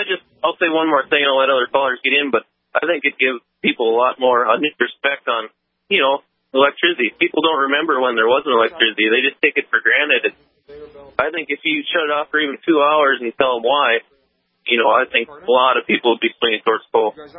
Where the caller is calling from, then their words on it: Galesburg, North Dakota, United States; Galesburg.